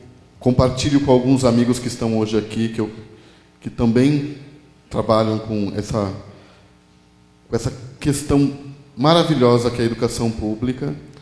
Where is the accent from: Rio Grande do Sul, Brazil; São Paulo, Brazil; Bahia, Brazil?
São Paulo, Brazil; Piedade; eu sou de Piedade, minha terra, meu mundo, minha história, minha narrativa, minha história de vida é lá.